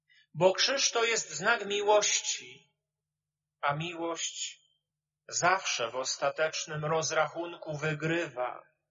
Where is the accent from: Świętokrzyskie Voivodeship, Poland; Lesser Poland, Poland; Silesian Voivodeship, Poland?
Lesser Poland, Poland; Tuchów; Pochodzący z moich rodzinnych stron, z Małopolski, spod Tuchowa